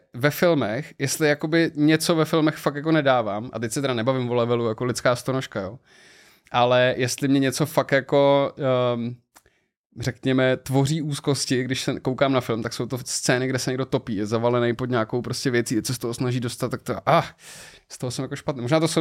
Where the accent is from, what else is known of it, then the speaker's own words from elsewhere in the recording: Liberec, Liberec Region, Czechia; moved away as an adult; když jsem z Liberce odešel do Prahy na vejšku